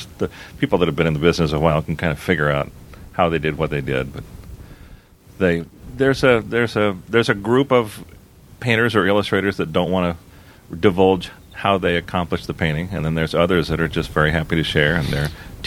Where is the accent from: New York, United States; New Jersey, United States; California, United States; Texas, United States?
California, United States; Playa del Rey; I grew up in Playa del Rey. Uh-huh. And I say I grew up there because I landed there when I was 10 and lasted through high school there